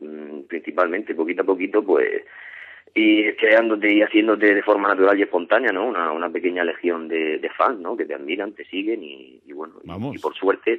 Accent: Region of Murcia, Spain; nosotros venimos de Murcia, uh-huh, y bueno, aquí tenemos una querencia y una admiración por un producto de nuestra tierra como es el pimentón

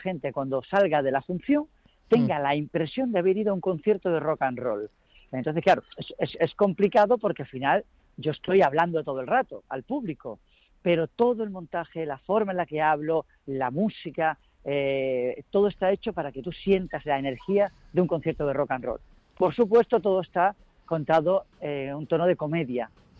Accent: Málaga, Andalusia, Spain; born there; now in Madrid, Spain; cómo yo nací en Málaga, quise ser actor, vine a Madrid

